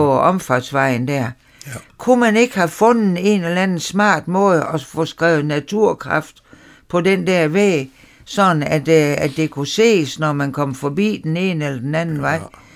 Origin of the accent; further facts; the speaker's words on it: West Jutland, Denmark; det tror jeg blandt andet har noget at gøre med her, hvor vi bor som vestjyder.